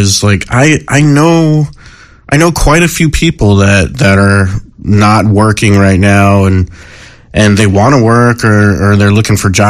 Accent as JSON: {"language": "English", "region": "Pennsylvania", "country": "United States", "tie": "born or raised there", "said": "I remember this story as a kid growing up in Pennsylvania."}